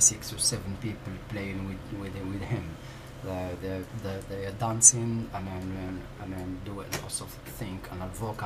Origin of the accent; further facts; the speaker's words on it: Morocco; English is a second language; now in United Kingdom; I'm from Morocco.